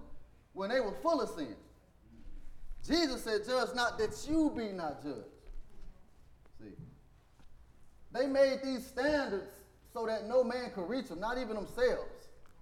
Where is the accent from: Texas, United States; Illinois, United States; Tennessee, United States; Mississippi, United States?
Tennessee, United States; Memphis; If you didn't know, I'm from Memphis, Tennessee, so I'm kind of country.